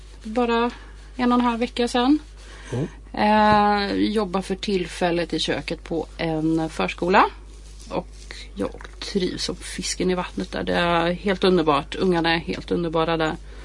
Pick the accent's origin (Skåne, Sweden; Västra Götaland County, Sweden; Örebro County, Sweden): Västra Götaland County, Sweden; Tidaholm; Nej, jag är från Tiaholm.